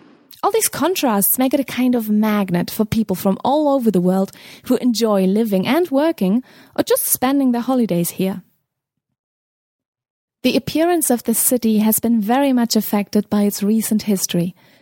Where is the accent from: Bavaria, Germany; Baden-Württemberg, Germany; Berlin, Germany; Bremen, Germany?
Berlin, Germany; English is a second language; I'll take you to my hometown Berlin and I'll tell you what you really shouldn't miss while visiting this amazing town.